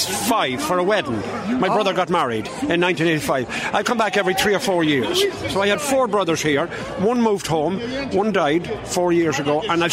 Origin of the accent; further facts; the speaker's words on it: Longford, Leinster, Ireland; from Longford. I'm over visiting my brother in New Haven.